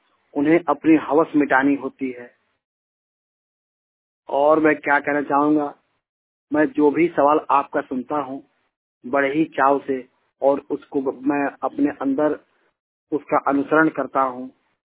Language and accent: Hindi; Mail Bazar, Uttar Pradesh, India; जिला देवरिया, उत्तर प्रदेश, ग्राम मईल बाजार का रहने वाला हूँ